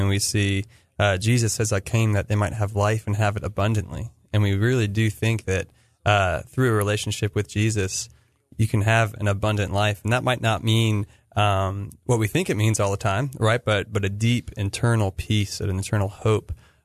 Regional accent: Milton, Georgia, United States; also born or lived in South Carolina; I went to school in South Carolina, yeah. I went to Furman University there, and I grew up in Georgia, though.

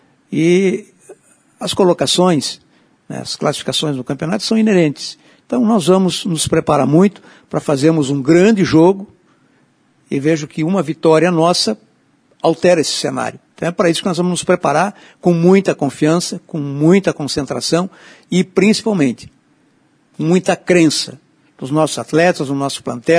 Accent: Rio Grande do Sul, Brazil; é uma marca do nosso jeito de ser como gaúchos e brasileiros.

